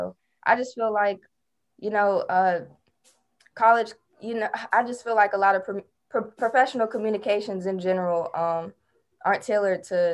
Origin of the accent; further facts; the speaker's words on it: Washington, District of Columbia, United States; Yeah, I'm from Washington, D.C. You know, I'm born and raised and I'm very proud to be from D.C., but there are a lot of issues that go on back home.